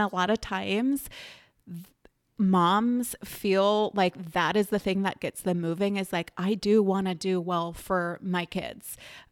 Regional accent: Wisconsin, United States; Okay, I already mentioned I am from Wisconsin. It's starting to get a little nicer here.

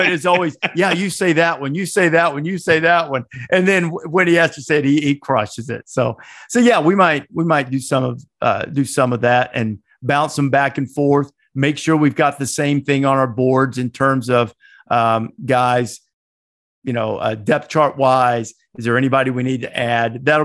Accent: Alabama, United States; I grew up in Northwest Alabama where you get sweet tea intravenously, you know, like at birth.

